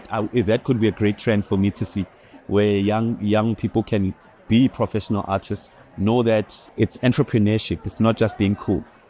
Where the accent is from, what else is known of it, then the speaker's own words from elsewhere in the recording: Soweto, Gauteng, South Africa; I'm from Soweto and I was lucky to have a mentor that opened the world for me.